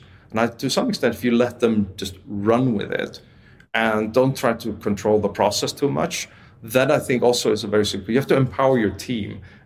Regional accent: Iceland; I come from Iceland originally, which is a weird place to begin with.

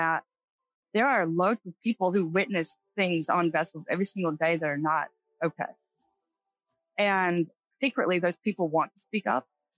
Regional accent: United States; I'm on land. I have rights. I'm American.

